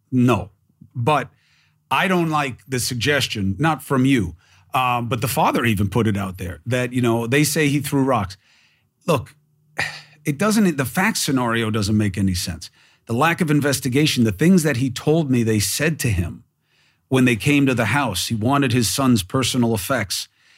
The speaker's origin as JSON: {"language": "English", "town": "Queens", "region": "New York", "country": "United States", "said": "I'm an Italian from Queens. I don't go to Jersey."}